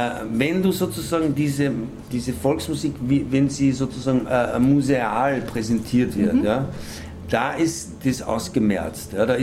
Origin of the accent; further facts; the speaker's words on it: Linz, Upper Austria, Austria; wir kommen aus Oberösterreich, Linz, so, Umfeld. Das ist so zwischen Wien und Salzburg, ne?